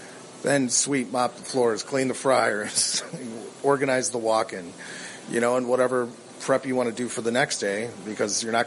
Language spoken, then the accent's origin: English; Crystal Lake, Illinois, United States; also born or lived in Chicago; Well, I'm from Chicago, Illinois. I grew up in Crystal Lake.